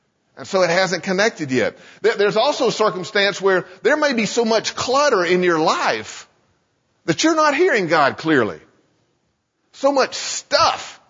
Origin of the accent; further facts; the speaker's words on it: Dana, North Carolina, United States; I grew up in Dana, North Carolina, and going down Upward Road between where I lived and where I went to high school, and it was only about 3.5 miles, there were 11 churches on Upward Road.